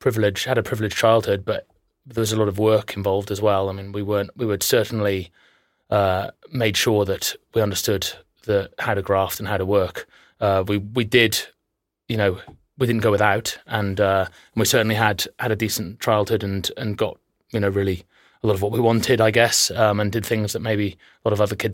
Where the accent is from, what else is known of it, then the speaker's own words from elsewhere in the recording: Church Stretton, West Midlands, United Kingdom; also born or lived in Shrewsbury; Yeah, I was born in Shrewsbury Hospital in 1981 and lived on a farm out near Church Stretton, a place called Walk Mills.